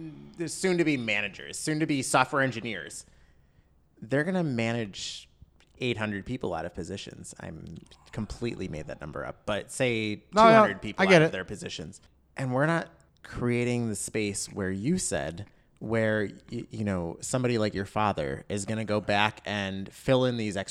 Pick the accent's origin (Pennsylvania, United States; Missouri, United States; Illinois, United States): Pennsylvania, United States; Scranton; I'm from Scranton.